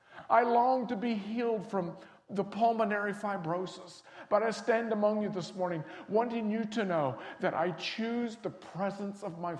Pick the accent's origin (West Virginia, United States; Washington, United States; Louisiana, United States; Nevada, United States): West Virginia, United States; I was raised in West Virginia. I have no idea. Growing up in West Virginia, I had no idea how to sing parts.